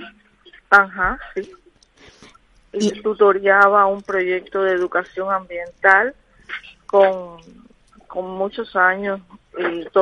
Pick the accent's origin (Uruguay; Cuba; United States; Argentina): Cuba; now in Spain; algo que se hace allá en mi país, en Cuba